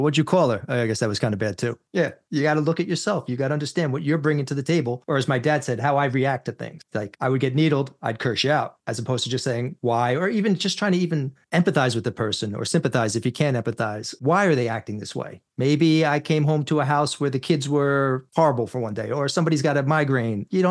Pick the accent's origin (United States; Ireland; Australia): United States; New York; I grew up in New York. I'll tell you what yelling looks like.